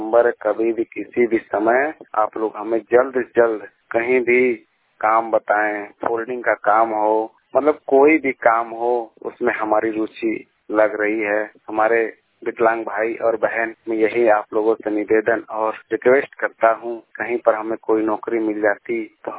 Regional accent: Bhitri, Uttar Pradesh, India; गाजीपुर का रहने वाला हूँ, ग्राम भित्री तहसील सैदपुर ब्लॉक देवकली से।

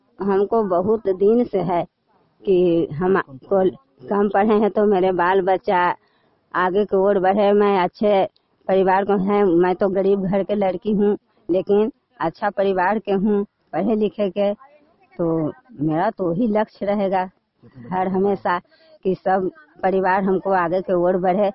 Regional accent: Benipur, Bihar, India; बेनीपुर का रहने वाली हूँ।

